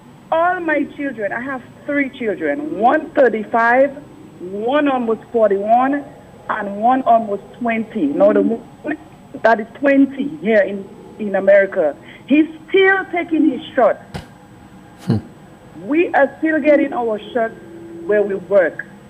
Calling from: Houston, Texas, United States; yes. I'm calling from Houston. I'm in the heart of it.

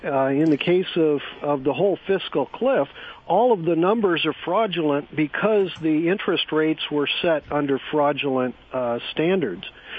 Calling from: California, United States; I'm calling from California where we were subject to Enron

